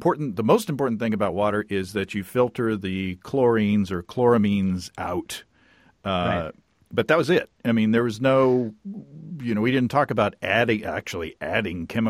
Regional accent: Hot Springs, Arkansas, United States; I used Mountain Valley spring water from my hometown of Hot Springs, Arkansas.

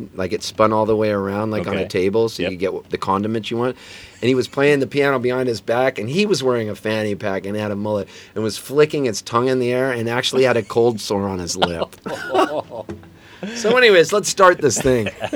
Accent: Palm Springs, California, United States; also born or lived in Canada / Pasadena, California; I grew up, we moved from Canada to Pasadena, California, and then my formative years were spent in Palm Springs, California.

